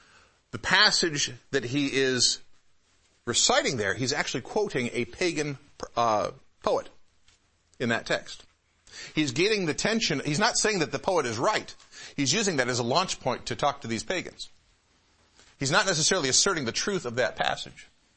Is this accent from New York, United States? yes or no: yes; Ballston Spa, New York, United States; born there; I was born on March 23rd, 1963 in Ballston Spa, New York. Where's Ballston Spa near? It's about 35 miles north of Albany, New York. Just south of Saratoga.